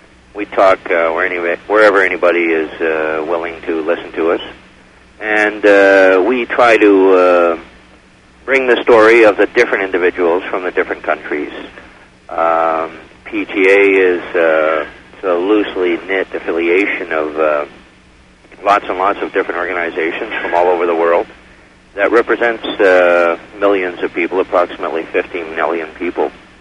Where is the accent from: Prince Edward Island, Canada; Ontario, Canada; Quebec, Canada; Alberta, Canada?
Quebec, Canada; Montreal; Yeah. I'm from Montreal